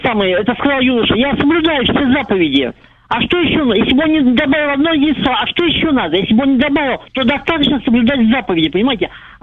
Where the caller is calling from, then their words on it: Saint Petersburg, Russia; Да, Санкт-Петербург.